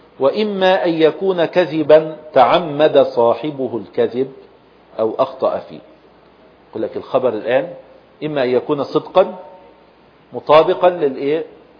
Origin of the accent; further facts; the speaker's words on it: Egypt; وعندنا في مصر كان يوجد فيها